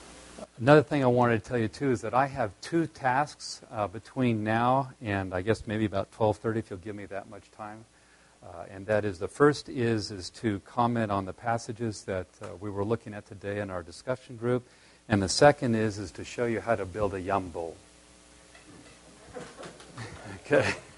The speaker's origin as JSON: {"language": "English", "region": "California", "country": "United States", "said": "I'm from Southern California"}